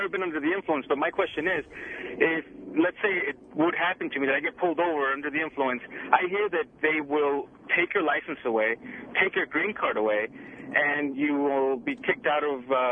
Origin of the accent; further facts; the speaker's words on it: Mexico; now in Glendale, United States; Glendale. Oh, Mexico, originally.